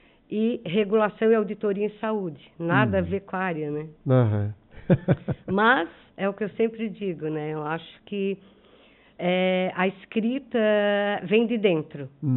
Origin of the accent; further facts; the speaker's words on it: Estação Cocal, Santa Catarina, Brazil; also born or lived in Urussanga; É, a minha família é de Estação Cocal, então eu vivi uma boa parte da minha vida em Estação Cocal. Nasci aqui e depois fomos morar lá, né? Então eu sou de Estação Cocal, depois eu casei e vim morar para cá.